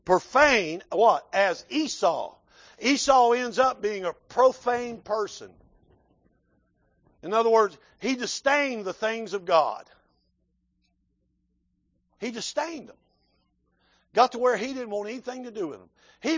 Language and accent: English; Florida, United States; I was raised in South Florida. We didn't have an air conditioner in the house.